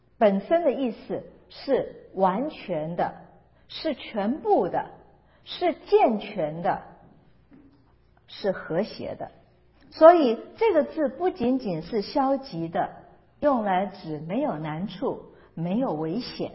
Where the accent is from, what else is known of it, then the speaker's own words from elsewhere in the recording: China; 像我们中国人或一般人讲平安的时候所具有的概念